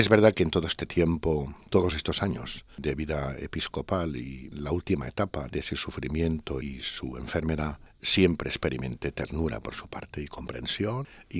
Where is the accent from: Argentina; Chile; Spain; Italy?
Spain; Valencia, Valencian Community; now in Santander, Spain; algunas cosas las recuerdo permanentemente de mi tierra, de mis raíces, de la historia que he vivido en todos esos años en Valencia.